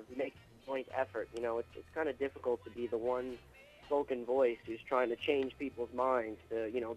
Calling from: Coram, New York, United States; I'm calling from Corum.

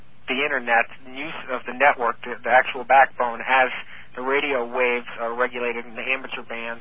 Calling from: Greenwich, Connecticut, United States; I'm calling from Greenwich, Connecticut.

